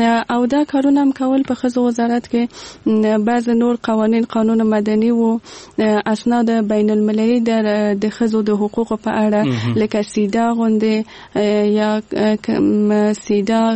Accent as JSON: {"language": "Pashto", "region": "Kabul", "country": "Afghanistan", "tie": "born there", "said": "زه په کابل کې زغیدلې یم او دلته مجوند کړی."}